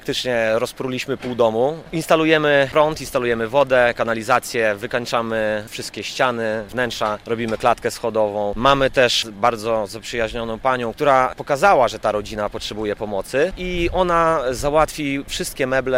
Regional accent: Łomża, Podlaskie Voivodeship, Poland; My jesteśmy wszyscy tutaj z Łomży

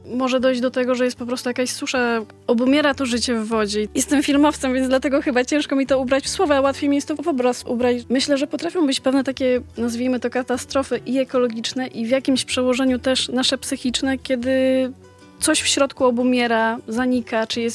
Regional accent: Podlaskie Voivodeship, Poland; wyjechałam z rodzinnego Podlasia na 2 miesiące do Wrocławia

